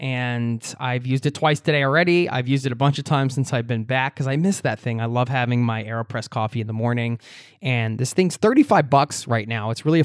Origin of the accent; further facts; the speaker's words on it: United States; now in Norway; Plus, I just got back to Norway, where I live, from a 3-week trip back to my home country, the USA